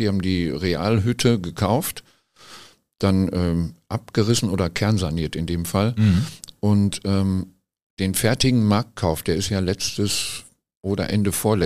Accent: Recklinghausen, North Rhine-Westphalia, Germany; ich komme aus Recklinghausen-Suderwich

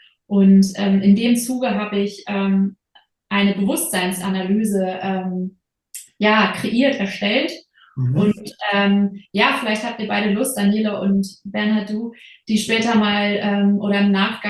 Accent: Travemünde, Schleswig-Holstein, Germany; Und ich bin ein Ostsee-Kind. Kind. Ja, ich bin ja an der Ostsee direkt groß geworden. Meine Eltern haben den Hof direkt in Travemünde in Schleswig-Holstein und das ist wirklich unmittelbar am Wasser.

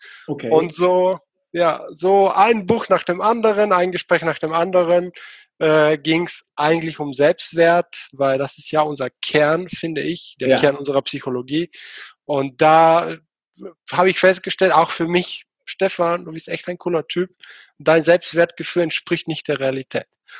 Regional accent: Bulgaria; Erstmal, einige wissen schon, ich komme nicht aus Deutschland, sondern aus Bulgarien.

